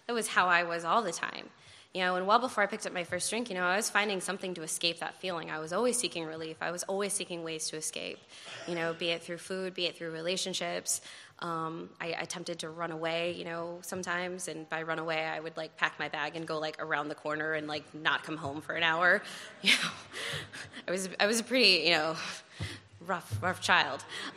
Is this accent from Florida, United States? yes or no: no; Boulder, Colorado, United States; I'm from Boulder. It's a liberal, kind of chill, hippie town. There's not much going on there. There's a lot of mountains.